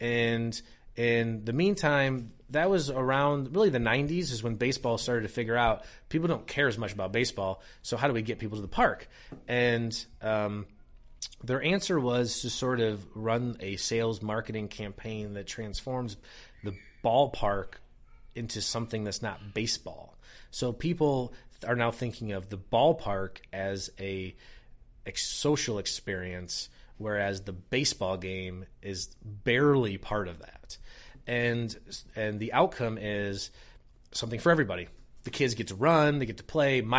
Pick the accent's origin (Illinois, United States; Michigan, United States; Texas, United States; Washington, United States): Michigan, United States; I'm from Michigan, where you can just, you know, you go there and people just have the baby sitting on the bar, you know what I mean?